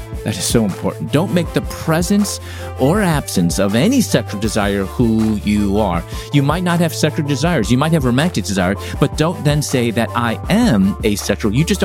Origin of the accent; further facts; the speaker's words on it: Chicago, Illinois, United States; I'm originally from Chicago.